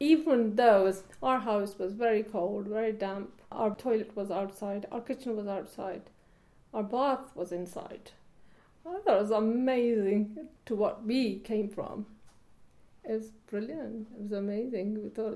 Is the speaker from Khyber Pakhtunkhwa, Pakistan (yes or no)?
no; Azad Kashmir, Pakistan; now in Bristol, United Kingdom; I came to Bristol in 1977. I came from Pakistan, Kashmir, from a village. At the time, there was no roads, no electricity.